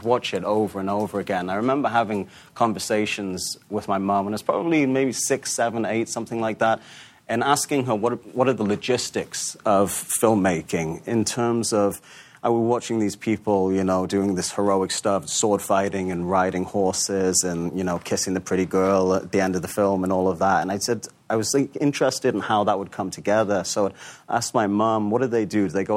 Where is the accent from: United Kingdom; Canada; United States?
United Kingdom; Newcastle, North East England; You know, I grew up in Newcastle, like you said, which was a big, important city in the Industrial Revolution.